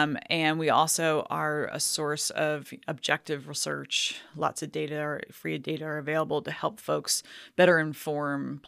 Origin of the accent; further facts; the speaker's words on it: Baltimore, Maryland, United States; So I am from Baltimore, Maryland, and got my PhD in economics from North Carolina State